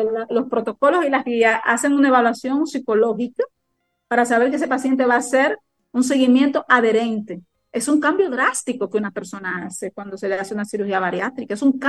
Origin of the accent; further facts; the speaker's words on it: Cibao, Dominican Republic; Soy cibaeña de pura cepa y soy un ser humano que me preocupo por otro ser humano